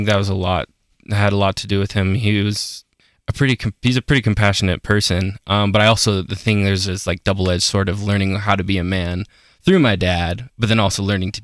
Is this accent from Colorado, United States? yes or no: yes; Aurora, Colorado, United States; I'm from Aurora, Colorado. Yeah, basically just like 30 minutes outside of Denver.